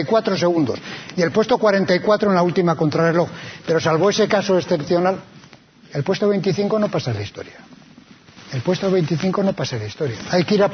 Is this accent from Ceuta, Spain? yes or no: no; Bilbao, Basque Country, Spain; Porque somos de Bilbao y eso cualifica.